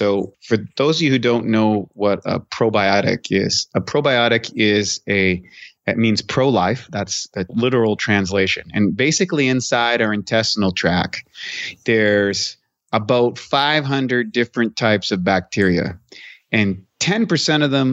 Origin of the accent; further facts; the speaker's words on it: Canada; Well, I'm from Canada originally, so it's cold.